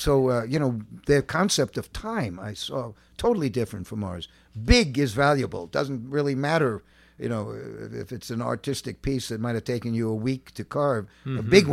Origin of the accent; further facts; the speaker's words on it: Manhattan, New York, United States; I grew up in Manhattan, a block of cement, and then all boys for 13 years at Trinity School.